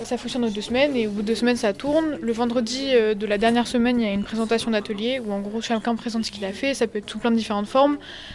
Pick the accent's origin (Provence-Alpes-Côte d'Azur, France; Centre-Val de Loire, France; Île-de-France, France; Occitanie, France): Centre-Val de Loire, France; Orléans; Enfin, moi, par exemple, je suis d'Orléans.